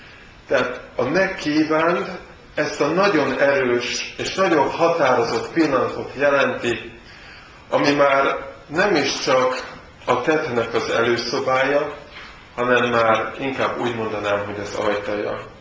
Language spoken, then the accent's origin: Hungarian; Szabadszállás, Bács-Kiskun, Hungary; Nem tudom, hogy ki tudja a testvérek közül azt, hogy szabadszálláson nőttem föl